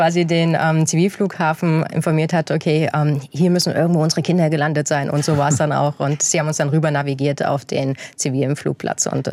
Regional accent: Erfurt, Thuringia, Germany; born there; Denn im Osten, also ich bin ja in Erfurt geboren, wie du richtig gesagt hast, hatte man ja nur eine Richtung, in die man offiziell reisen durfte.

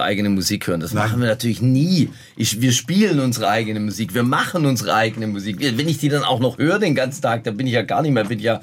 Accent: Munich, Bavaria, Germany; Ich komme aus München. Wir kommen aus München.

